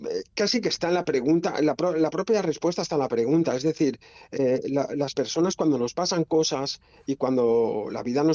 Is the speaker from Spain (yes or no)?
yes; Barcelona, Catalonia, Spain; yo vengo de donde vengo de un barrio periférico de Barcelona donde en los años 80 pues o corrías o te pegabas con los otros críos